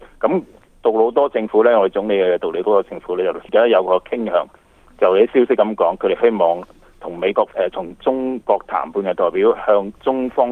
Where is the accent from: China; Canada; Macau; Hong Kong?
Canada; 其實我哋身為加拿大人咧，覺得無可奈何